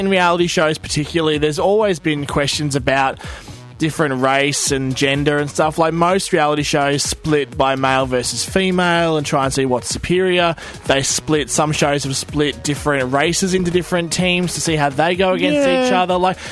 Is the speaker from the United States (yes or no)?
no; Australia; And we're Australian, right?